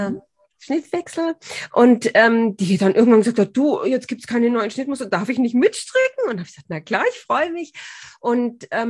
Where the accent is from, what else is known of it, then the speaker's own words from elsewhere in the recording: Bad Tölz, Bavaria, Germany; also eine von den Frauen kenne ich, weil sie aus meiner Heimatstadt kommt, aus Bad Tölz.